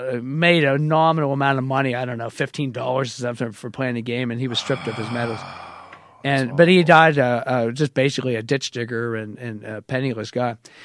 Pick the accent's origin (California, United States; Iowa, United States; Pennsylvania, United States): Pennsylvania, United States; Carlisle; I grew up in Carlisle, Pennsylvania, where Jim Thorpe went to the Indian school there in Carlisle, PA.